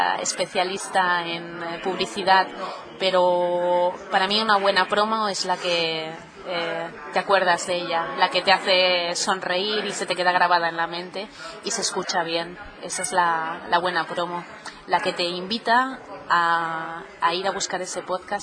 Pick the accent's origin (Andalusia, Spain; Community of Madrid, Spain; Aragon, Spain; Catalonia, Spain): Catalonia, Spain; Barcelona; moved away as an adult; now in Lugo, Spain; No, yo nací en Barcelona, soy catalana y a los 25 años me vine a vivir aquí por motivos personales a Lugo, pero nací en Barcelona.